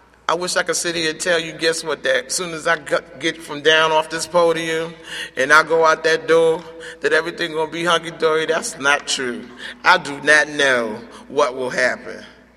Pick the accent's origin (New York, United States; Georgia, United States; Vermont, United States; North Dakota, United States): New York, United States; I come from New York. I spent 17 years living on the street, no fixed address.